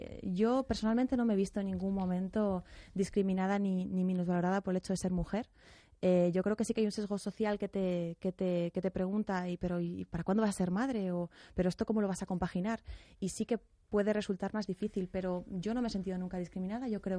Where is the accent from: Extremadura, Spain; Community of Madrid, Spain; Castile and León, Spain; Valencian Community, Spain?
Community of Madrid, Spain; Alcobendas; yo especialmente soy ciudadana de Alcobendas desde que era pequeñita